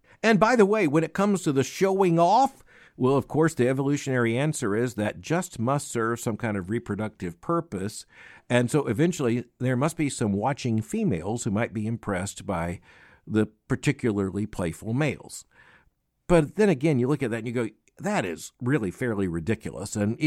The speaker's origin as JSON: {"language": "English", "region": "Florida", "country": "United States", "tie": "born or raised there", "said": "I've seen that personally growing up in Florida"}